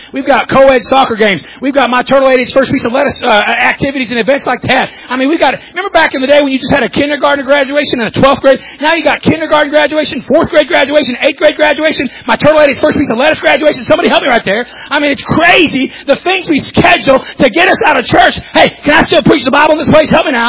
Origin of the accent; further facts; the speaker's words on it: United States; born there; I'm glad I was born in America.